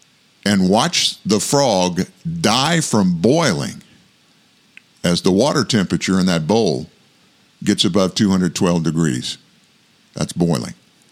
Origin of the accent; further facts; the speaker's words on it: Louisiana, United States; and I grew up in South Louisiana. And of course, when that election took place, South Louisiana is very Catholic